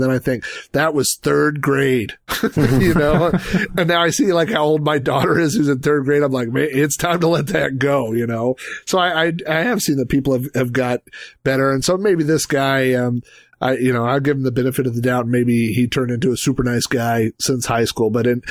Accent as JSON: {"language": "English", "region": "Oklahoma", "country": "United States", "tie": "born or raised there", "said": "because I grew up in Oklahoma, so wherever you park, you can see for like 12 miles."}